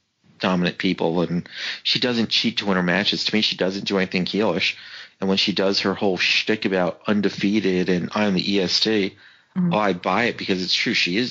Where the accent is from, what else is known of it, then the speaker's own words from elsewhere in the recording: California, United States; born there; California. I was born in California.